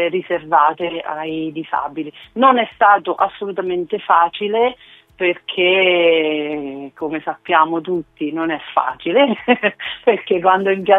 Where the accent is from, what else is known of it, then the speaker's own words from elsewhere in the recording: Cupra Marittima, Marche, Italy; Esattamente, sono di Cupra Marittima, la provincia è Ascoli Piceno.